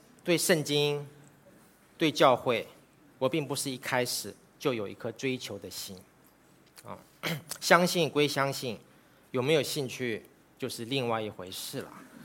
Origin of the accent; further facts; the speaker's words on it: Taiwan; also born or lived in China; 我来自台湾，但是呢我曾经在中国居住和工作了11年，在22个省市自治区